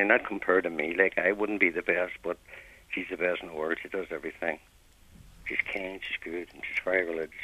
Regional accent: Ardoyne, Northern Ireland, United Kingdom; and I'm from Ardoyne, you know.

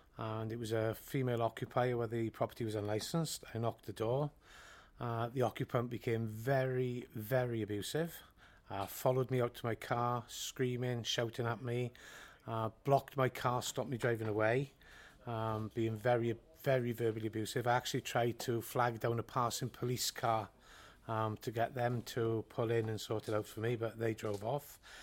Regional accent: Wales, United Kingdom; I'm from South Wales.

